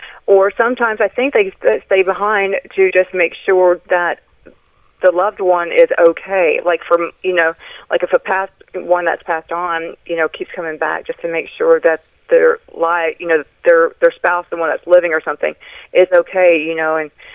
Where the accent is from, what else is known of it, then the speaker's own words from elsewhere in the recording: Brockton, Massachusetts, United States; born there; I was born in Brockton, Massachusetts.